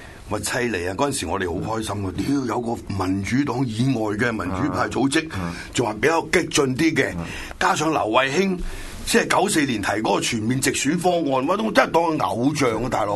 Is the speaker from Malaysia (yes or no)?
no; Hong Kong; 我香港人出捻咗。